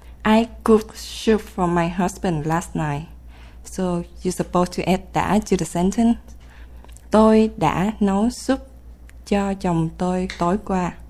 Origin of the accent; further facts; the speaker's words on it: Vietnam; from Vietnam.